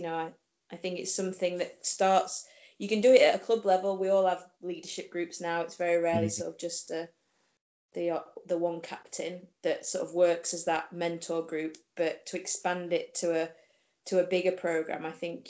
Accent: Yorkshire and the Humber, United Kingdom; But I'm from Yorkshire, so I don't actually think that's quite as bad as if I was from all the way down south.

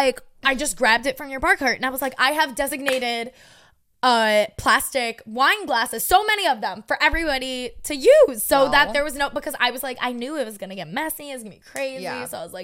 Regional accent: New York, United States; drive from, you know, Brooklyn to, you know, Long Island to come and pick me up on Saturday night from my hometown.

